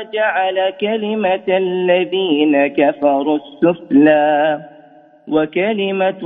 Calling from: Mecca, Makkah Province, Saudi Arabia

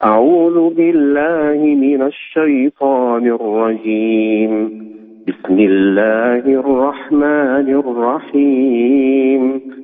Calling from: Dammam, Eastern Province, Saudi Arabia; من مدينة الدمام

